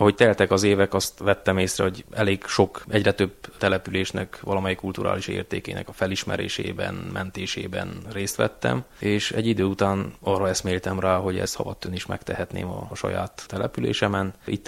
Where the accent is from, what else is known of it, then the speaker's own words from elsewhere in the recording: Havadtő, Mureș County, Romania; a Sepsiszentgyörgyi Székely Nemzeti Múzeumnak néprajz kutatója, havattőről származom.